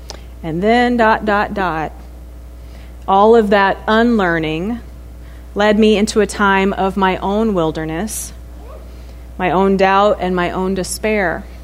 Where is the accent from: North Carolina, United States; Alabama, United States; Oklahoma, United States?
Oklahoma, United States; Oklahoma City; born there; So I was born in Oklahoma City to a couple in their mid-40s.